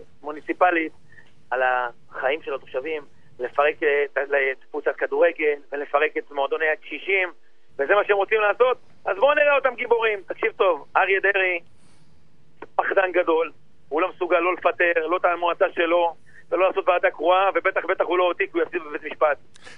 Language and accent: Hebrew; Tiberias, Northern District, Israel; born there; נולדתי בטבריה, אני לוחם